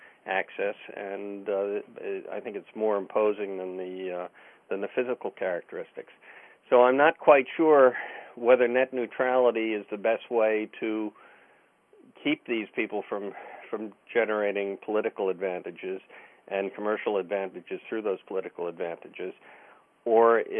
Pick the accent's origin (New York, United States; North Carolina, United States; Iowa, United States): New York, United States; I'm from Long Island.